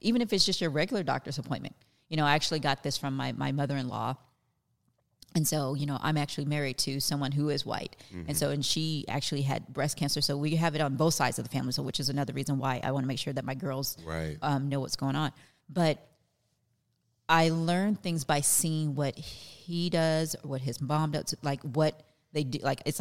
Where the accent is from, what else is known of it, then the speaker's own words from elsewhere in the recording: the South, United States; born there; You know, I was born in the South.